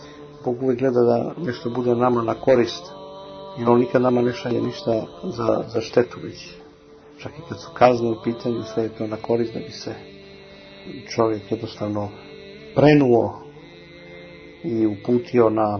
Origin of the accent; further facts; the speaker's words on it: Montenegro; ja mislim da kada bi ovdje kod nas u Crnoj Gori svako radio po onom što piše u Gorskom vijencu